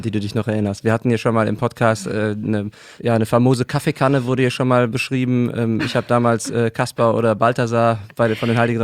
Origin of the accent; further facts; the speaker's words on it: Cologne, North Rhine-Westphalia, Germany; Das tut mir als Kölner natürlich...